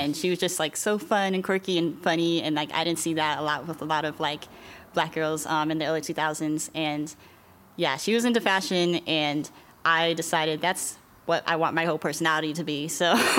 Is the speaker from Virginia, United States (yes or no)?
yes; Virginia, United States; also born or lived in Germany / California / Texas; now in Georgia, United States; So I was born in Germany. I lived there for a couple months before going to California. Lived there for a couple years. I mainly grew up in Virginia, but then moved to the great state of Texas as a teenager.